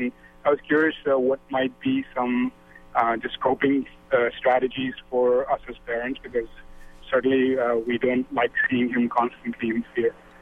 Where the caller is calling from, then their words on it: San Francisco, California, United States; I'm calling from San Francisco.